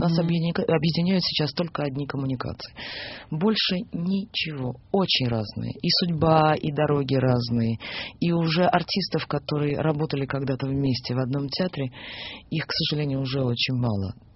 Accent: Odesa, Odesa Oblast, Ukraine; Одесса, ну как, знаете, как... Господи, это мой родной город, где у меня могилы моих близких.

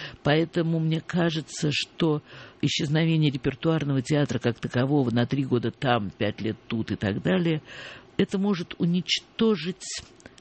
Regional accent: Saint Petersburg, Russia; я ленинградская девочка, я выросла в Ленинграде.

